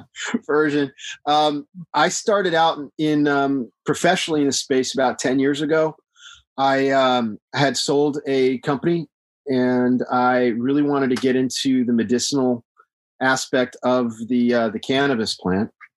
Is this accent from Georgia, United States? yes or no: no; Texas, United States; I live in Texas. I'm from Texas.